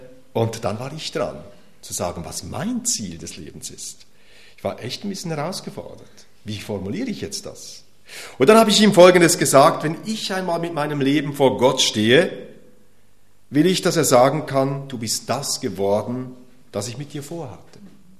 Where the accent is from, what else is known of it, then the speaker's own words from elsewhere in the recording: Switzerland; Ich komme ja aus der Schweiz und in den Bergen, da jauchzt man. Ich komme mitten aus den Bergen und da gibt es solche Jauchzer.